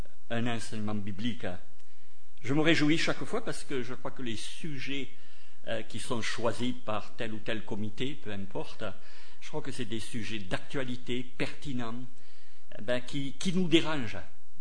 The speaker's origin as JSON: {"language": "French", "town": "Toulouse", "region": "Occitanie", "country": "France", "said": "Vous savez que je viens du fin fond de Toulouse"}